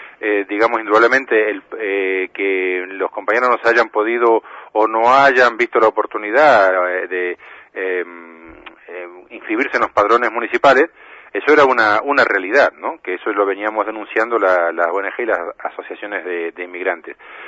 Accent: Argentina; También nosotros, como colectivo argentino

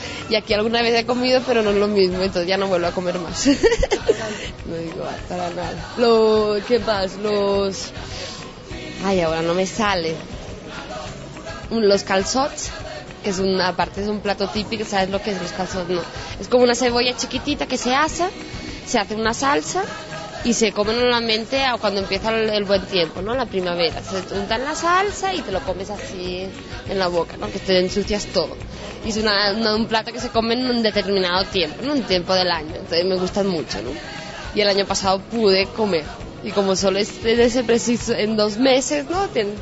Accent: Spain; como soy española, tengo que hacer yo.

